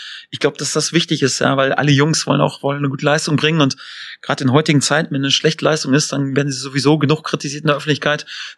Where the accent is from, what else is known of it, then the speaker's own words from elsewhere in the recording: North Rhine-Westphalia, Germany; Bin ja aufgewachsen in Ostwestfalen, in einem kleinen Dorf, ja, natürlich. Irgendwie, da ist eine katholische Grundschule und da sind solche Dinge natürlich auch extrem wichtig und bin dann auch so geprägt, natürlich auch aufgewachsen.